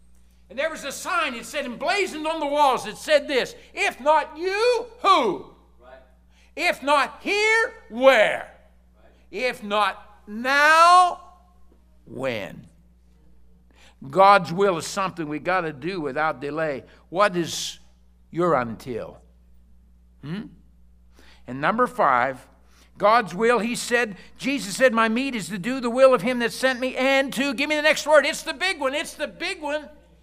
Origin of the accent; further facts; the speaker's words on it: Pennsylvania, United States; I'm from Pennsylvania. You'll have to forgive me.